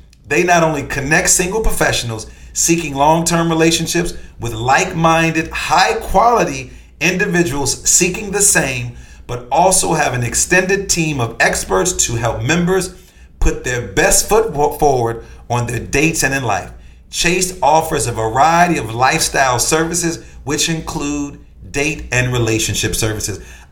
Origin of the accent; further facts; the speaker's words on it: Chicago, Illinois, United States; Now, you know, I grew up in Chicago.